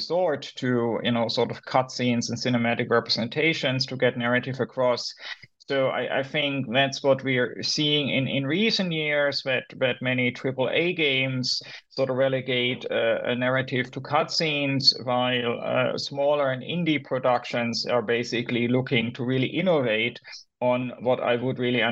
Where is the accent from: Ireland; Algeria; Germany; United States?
Germany; So I'm originally from Germany.